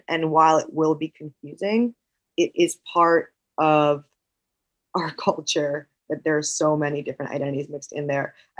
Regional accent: New York, United States; I grew up in New York. I'm a huge New Yorker fan.

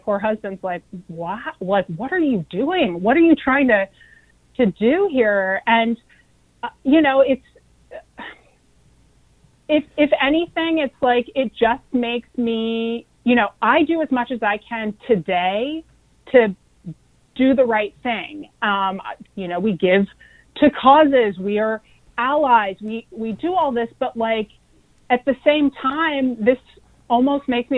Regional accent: North Carolina, United States; now in New York, United States; I'm from North Carolina and have generations of ties to Wilmington, North Carolina, where there was a massacre, not a riot, a massacre in 1898.

